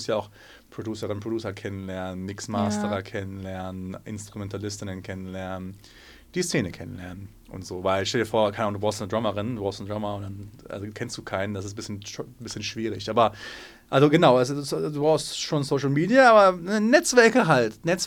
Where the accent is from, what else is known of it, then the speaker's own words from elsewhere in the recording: Essen, North Rhine-Westphalia, Germany; Aber ist Essen meine Heimat? Ja, auf jeden Fall.